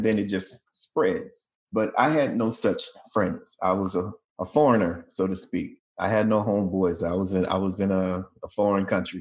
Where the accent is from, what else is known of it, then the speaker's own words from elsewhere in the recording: Jackson, Tennessee, United States; Jackson, Tennessee. And so that was a very comfortable space for me to be in.